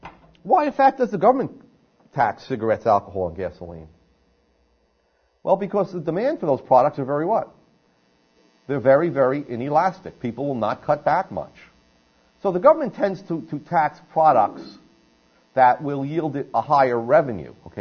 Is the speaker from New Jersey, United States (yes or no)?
yes; New Jersey, United States; I come from New Jersey